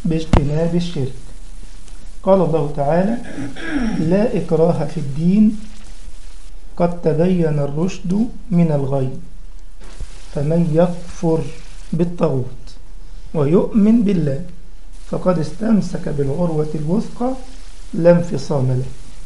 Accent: Egypt; منهم واحد عندنا في مصر اسمه البدوي

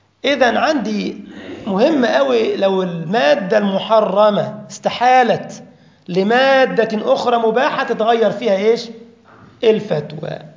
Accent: Egypt; انت عندك اسمه جاتو، واحنا عندنا في مصر جاتو.

